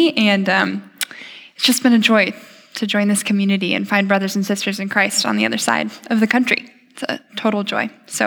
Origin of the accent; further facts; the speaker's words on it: Iowa, United States; I'm from Iowa, after all.